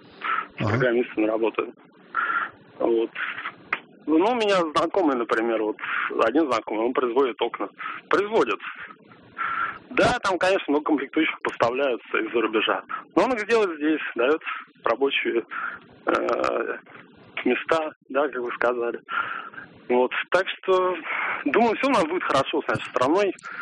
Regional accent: Saint Petersburg, Russia; я из Петербурга.

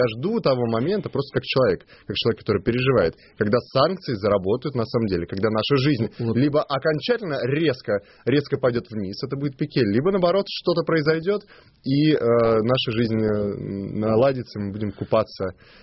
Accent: Russia; как человек обычный, как обычный россиянин, мне интересно понять, когда же эти санкции заработают.

